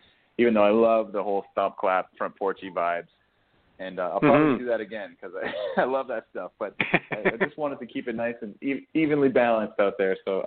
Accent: Alberta, Canada; I think growing up in Alberta, you can only avoid country so much.

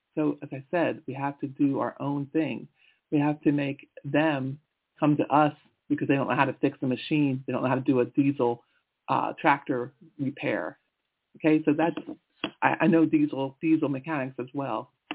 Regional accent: Pennsylvania, United States; Now, I'm from the East Coast in Pennsylvania

